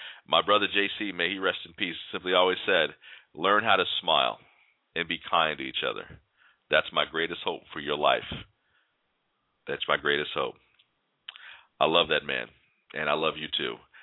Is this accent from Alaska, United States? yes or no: no; Galesburg, Illinois, United States; I do hope to get down to my hometown of Galesburg, Illinois, and pay the proper respects to that man.